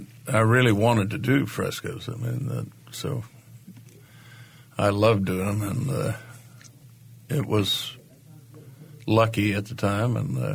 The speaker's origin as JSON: {"language": "English", "country": "United States", "said": "And being an American, of course"}